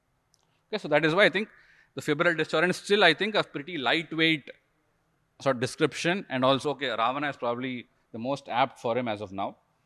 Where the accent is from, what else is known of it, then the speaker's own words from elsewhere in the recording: India; As an Indian citizen, I say we should not even attempt to.